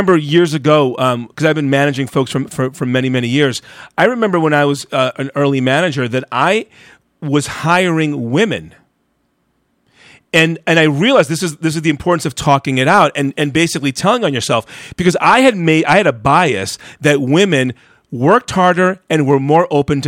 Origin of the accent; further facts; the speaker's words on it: New York, United States; I'm a New Yorker, even though I was living in Colorado at the time.